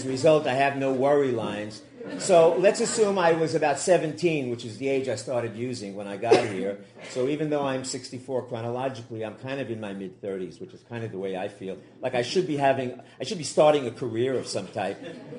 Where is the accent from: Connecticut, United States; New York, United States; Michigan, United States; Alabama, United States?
New York, United States; New York City; I grew up in New York City. I had a wonderful family. There were no alcoholics in my family. I grew up in a Jewish family in New York with a mother and father, a grandfather who was a rabbi who lived in our house.